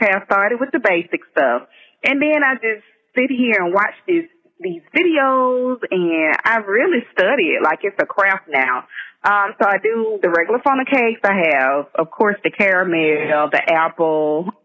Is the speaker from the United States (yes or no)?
yes; Birmingham, Alabama, United States; I am from Birmingham, born and raised.